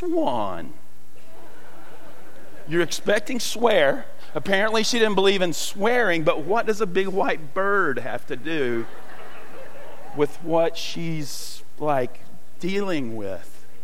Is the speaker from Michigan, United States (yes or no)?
no; Chattanooga, Tennessee, United States; I grew up in Chattanooga, Tennessee, kind of on the east side of town on a street called Acuff Street.